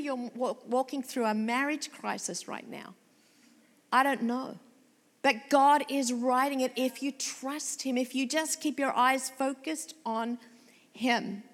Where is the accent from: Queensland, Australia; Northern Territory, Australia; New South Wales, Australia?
New South Wales, Australia; Sydney; I'm an Aussie chick. I grew up in Sydney suburbia.